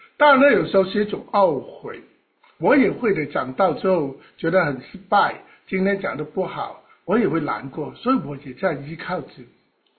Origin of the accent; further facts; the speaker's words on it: China; 我们中国人很喜欢